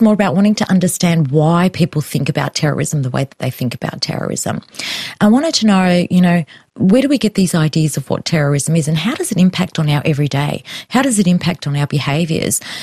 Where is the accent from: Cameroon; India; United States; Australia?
Australia; ever was brought up to be and that's all I ever considered myself, and now I'm constantly being told I'm not Australian.